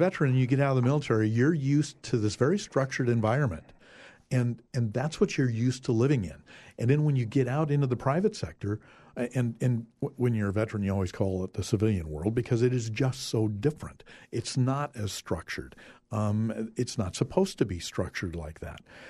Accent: Idaho, United States; Fortunately, I grew up in Idaho. So after traveling the world, I knew where I was going to come home to.

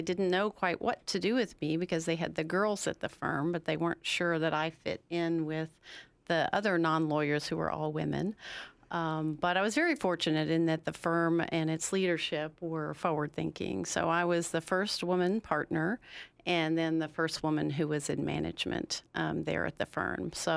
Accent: the South, United States; accent: southern; I moved there straight out of law school when I was 25, and I still had my southern accent and my big blonde hair.

